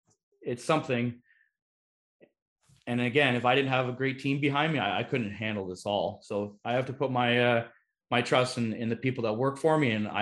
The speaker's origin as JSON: {"language": "English", "town": "Peterborough", "region": "Ontario", "country": "Canada", "said": "I'm from Ontario originally, just outside of Toronto, a town called Peterborough."}